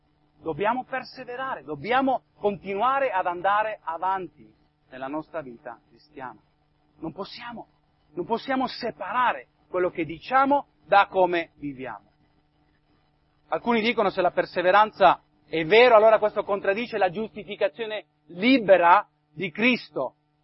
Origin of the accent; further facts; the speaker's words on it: United States; Italian is a second language; Io vengo dall'America.